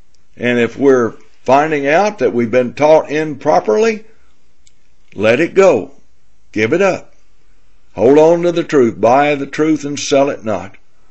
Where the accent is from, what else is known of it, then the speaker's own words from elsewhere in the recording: Tennessee, United States; as I grew up in Tennessee, in the South, of course, the Bible Belt.